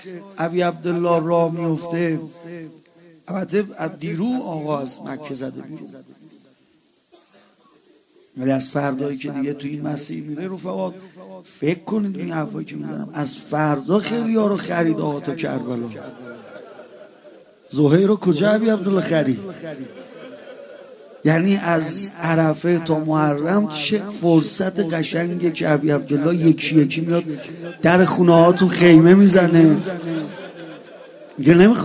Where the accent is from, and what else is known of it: Iran; born there